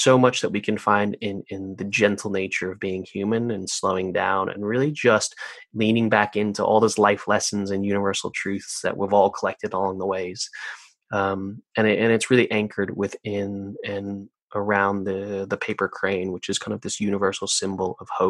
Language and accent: English; Santa Monica, California, United States; Yeah, I grew up in Santa Monica, California, so a few blocks from the beach.